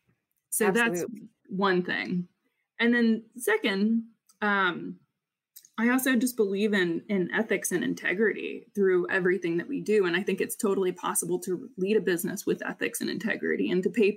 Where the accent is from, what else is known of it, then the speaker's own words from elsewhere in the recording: Midwest, United States; and, you know, we grew up in the Midwest